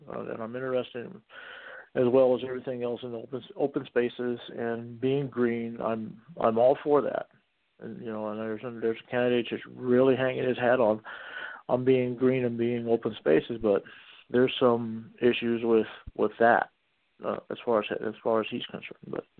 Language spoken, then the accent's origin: English; Dallas, Texas, United States; I've ran uphill all my life as a kid, growing up in Dallas, first Hispanics on the block, in a white neighborhood, picked up two bullies.